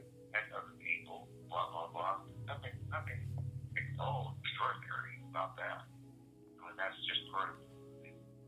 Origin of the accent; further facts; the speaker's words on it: United States; I mean, it's my own country. I'm an American. I'll never be British.